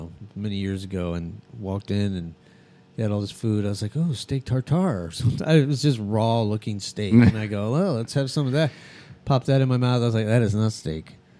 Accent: New Mexico, United States; also born or lived in San Diego; I never been. I didn't grow up here. I grew up in New Mexico. Nobody hunted out there, and then I was moved here from

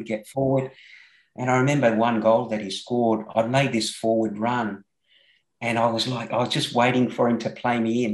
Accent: Australia; and growing up in Australia where the grounds were very hard and we very rarely wore the screw-in studs on the boot.

